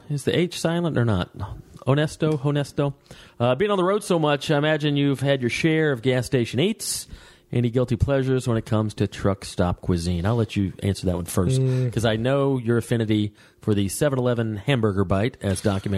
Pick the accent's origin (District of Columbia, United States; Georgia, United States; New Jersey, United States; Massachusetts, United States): Georgia, United States; Waleska; where I grew up in Waleska, like I said, we had one little gas station.